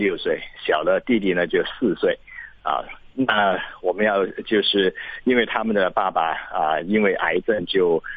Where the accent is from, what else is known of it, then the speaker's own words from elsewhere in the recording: China; born there; 我小时候其实也是在中国出生